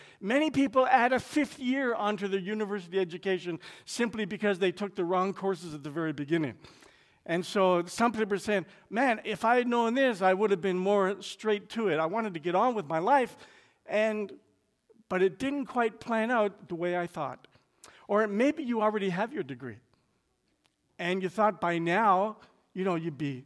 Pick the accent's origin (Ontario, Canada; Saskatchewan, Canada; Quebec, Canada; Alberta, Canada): Ontario, Canada; Toronto; born there; I was born in Toronto, and I hope you won't hold that against me. My father was born in Toronto. My grandfather was born in Toronto.